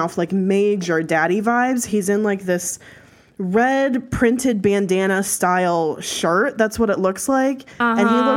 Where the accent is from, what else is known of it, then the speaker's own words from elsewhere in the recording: United States; I think, you know what? We're American, however you fucking want to say it.